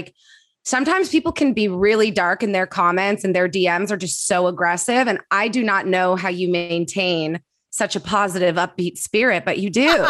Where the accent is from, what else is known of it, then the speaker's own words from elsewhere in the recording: Canada; so I'm Canadian. Oh. We learned French growing up